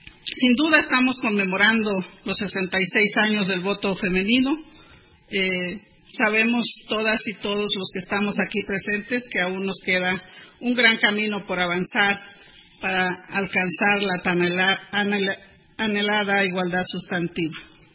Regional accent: Mexico; tenemos muchos retos todavía que alcanzar como ciudadanía, como país, como mexicanas, como mexicanos

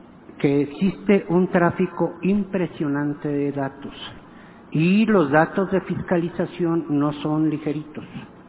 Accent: Mexico; Somos mexicanos, lamentablemente, entonces esto lo dejamos al cuarto para las 12.

